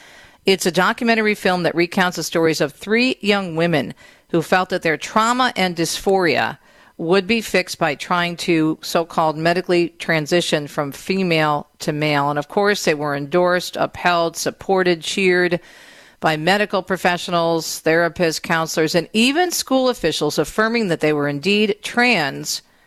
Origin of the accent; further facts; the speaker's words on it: Detroit, Michigan, United States; I heard a great homily yesterday at the 10 o'clock Mass in my hometown of suburban Detroit